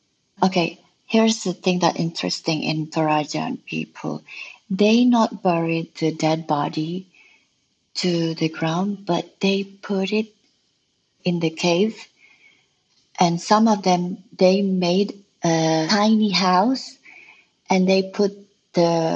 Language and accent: English; Indonesia; English is a second language; also born or lived in Lombok; I'm an artist from Bali. I was born outside of Bali, which is Lombok, and I grew in many places in Indonesia.